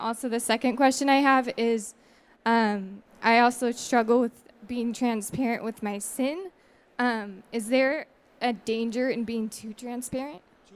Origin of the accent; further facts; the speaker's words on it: California, United States; I'm from Southern California. It's definitely not like the Bible Belt.